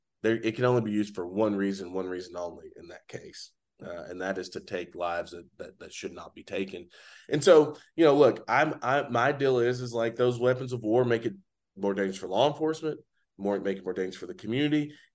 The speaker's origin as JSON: {"language": "English", "country": "United States", "said": "It's a great thing about being American, frankly."}